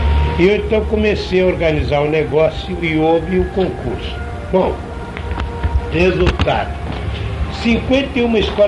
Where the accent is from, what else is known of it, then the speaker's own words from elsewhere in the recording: Rio de Janeiro, Brazil; Eu morava no Estácio, que eu fui criado no Estácio.